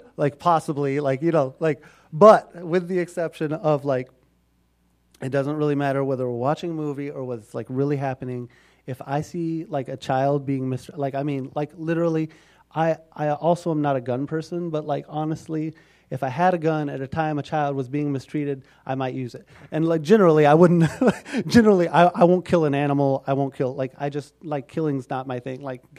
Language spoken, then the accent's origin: English; Missouri, United States; I'm from Missouri, but I was born in a small town in Missouri that most of you would not know, even if you were from Missouri